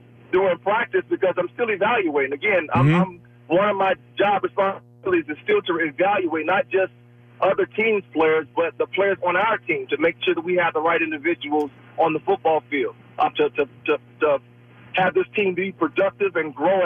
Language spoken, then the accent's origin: English; Philadelphia, Pennsylvania, United States; I had spent, obviously, my career to that point growing up in Philadelphia.